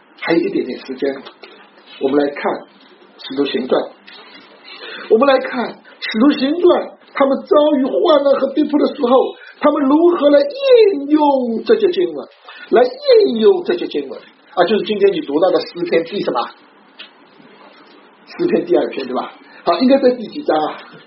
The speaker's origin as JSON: {"language": "Chinese", "country": "China", "said": "我是中国人，我很爱我的中国，我甚至是个很保守的中国人，我很爱我的民族，我很爱我的国家，但是我不忘记，我除了是一个中国人以外，我还是一个天国的人"}